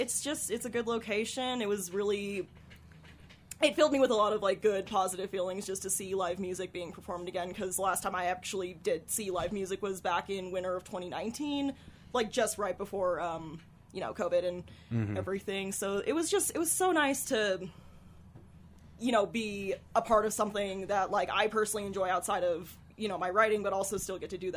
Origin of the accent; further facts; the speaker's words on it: Kremmling, Colorado, United States; I ended up getting involved as a freelance writer back in Crumbling, my hometown, when I was about 18 years old.